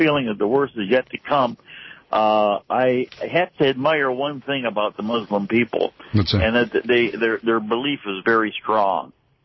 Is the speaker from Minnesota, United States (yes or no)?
no; St. Clair Shores, Michigan, United States; Yeah, I'm from St. Clair Shores, but I'm on my way home from work. I work the evening shift out in Rochester.